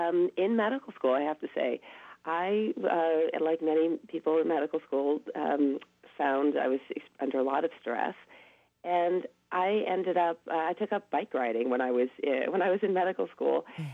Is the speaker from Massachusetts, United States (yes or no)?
yes; Boston, Massachusetts, United States; now in California, United States; I'm originally from Boston.